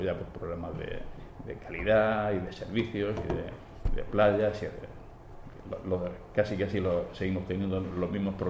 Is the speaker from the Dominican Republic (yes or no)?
no; Cartagena, Region of Murcia, Spain; soy cartagenero, vivo en Cartagena